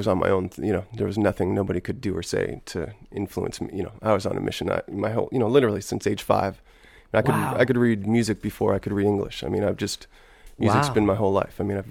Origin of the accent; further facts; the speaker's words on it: Vancouver, British Columbia, Canada; moved away as an adult; born and raised in Vancouver till I was about, I guess, 18.